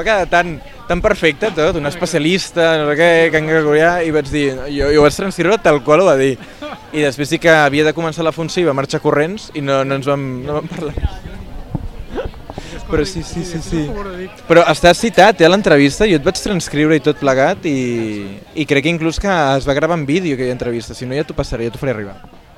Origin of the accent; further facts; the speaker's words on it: Mataró, Catalonia, Spain; I jo sóc de Mataró.